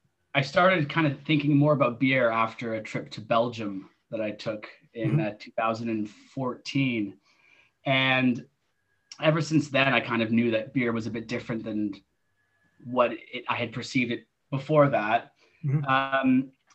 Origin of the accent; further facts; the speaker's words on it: Canada; And yeah, I come from Canada.